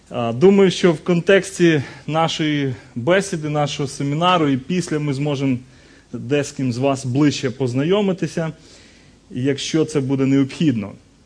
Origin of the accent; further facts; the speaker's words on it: Lutsk, Volyn Oblast, Ukraine; Я родився, живу, виріс і служу в місті Луцьку, це Західна Україна, Волинська область. Мені зараз 38 років.